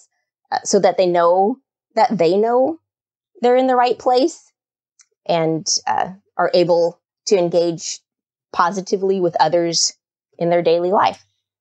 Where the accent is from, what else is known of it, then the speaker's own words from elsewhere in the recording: Kodiak, Alaska, United States; I grew up on Kodiak Island in Alaska and in the 70s.